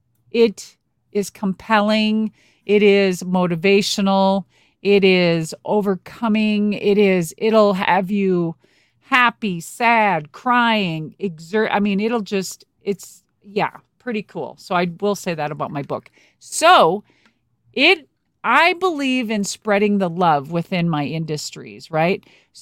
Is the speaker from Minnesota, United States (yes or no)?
yes; Minnesota, United States; So I'm like your neighbor, dude. I'm very familiar with Canada.